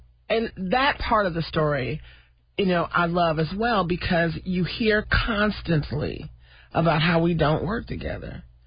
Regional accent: Detroit, Michigan, United States; And, I'm from Detroit.

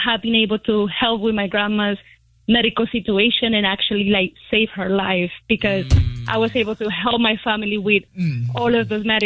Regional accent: Colombia; English is a second language; I'm from another country. I'm from Colombia.

